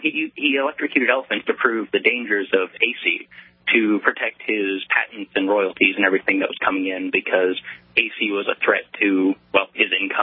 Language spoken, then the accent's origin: English; Fort Myers, Florida, United States; And I grew up in Fort Myers, Florida, where Thomas Edison had his winter home.